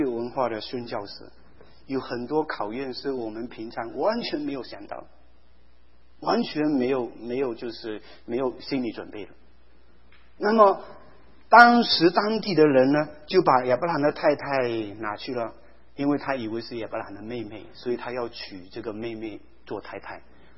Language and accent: Chinese; Malaysia; 因为我们家乡马来西亚那些家乡里面的人都是最少要讲中文嘛